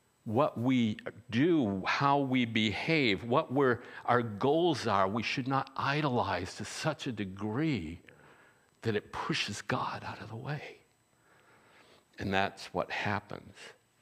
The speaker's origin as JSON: {"language": "English", "country": "United States", "said": "I'm half Jewish. Whoopee! You know, it doesn't matter. I'm an American."}